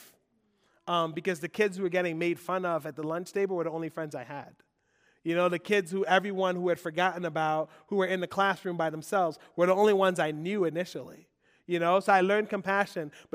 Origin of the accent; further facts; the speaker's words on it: Liberia; also born or lived in Sierra Leone / Ivory Coast; now in United States; where are you from? I was like, Liberia, but I've been in a refugee camp in Sierra Leone. I've been in a refugee camp in Ivory Coast. But, hey, I'm back in America now.